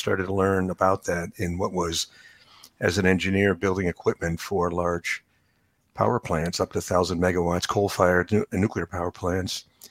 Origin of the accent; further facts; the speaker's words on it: Connecticut, United States; moved away as an adult; Well, actually, I'm a boy from Connecticut. So I was brought up in Connecticut, but I went to school, the university, and first in Worcester Polytech, WPI, study engineering in Worcester, Mass.